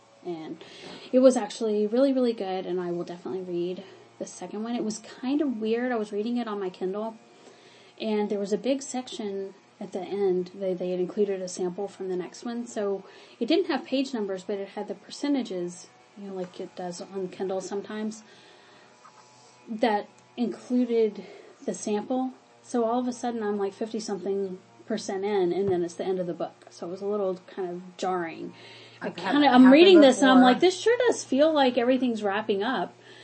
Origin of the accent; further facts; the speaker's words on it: Mississippi, United States; now in Houston, United States; I grew up in Mississippi, and in Houston we're only about 45 minutes from the Gulf Coast.